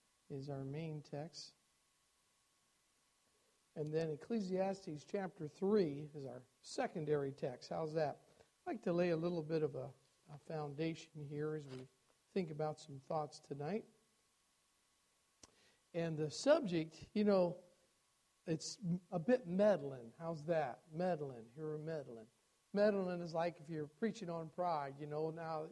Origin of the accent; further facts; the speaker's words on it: United States; Or especially being American, we can have pride of being independent